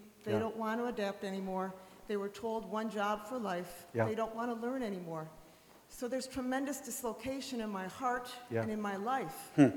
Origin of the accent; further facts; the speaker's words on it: Detroit, Michigan, United States; the biggest lack of listening or lack of linkages is with my hometown in Detroit